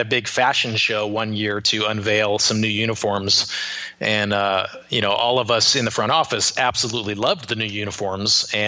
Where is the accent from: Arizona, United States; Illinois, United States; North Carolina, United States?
Arizona, United States; Phoenix; I grew up here in Phoenix, so it was at the Suns' original home, the Veterans Memorial Coliseum, or the Madhouse on McDowell was the nickname.